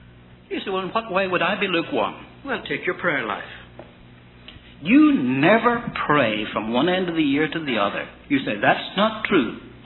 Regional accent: Ireland; now in United States; I was born and raised in Ireland, where the national beverage is hot tea.

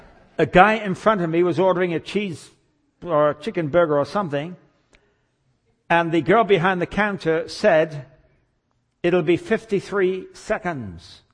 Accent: England, United Kingdom; because I come from England and Britain.

